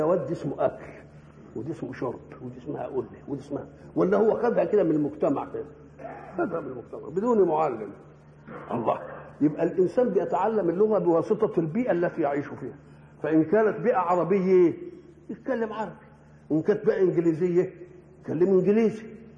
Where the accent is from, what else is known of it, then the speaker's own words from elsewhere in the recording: Egypt; accent: Egyptian; احنا لما نروح بلاد إن كلمناهم بلهجتنا المصرية ما يفهموش ولا كلمة